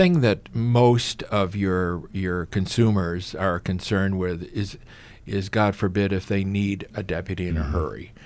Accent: Chicago, Illinois, United States; And it is my hometown.

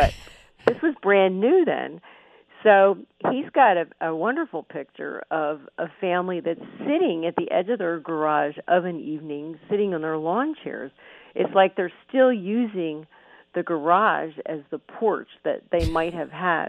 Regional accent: Philadelphia, Pennsylvania, United States; you know, my hometown is Philadelphia, Bill.

